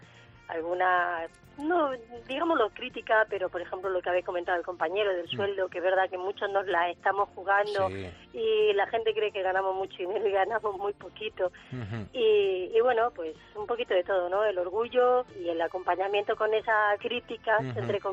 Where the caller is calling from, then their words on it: Balearic Islands, Spain; de Mallorca.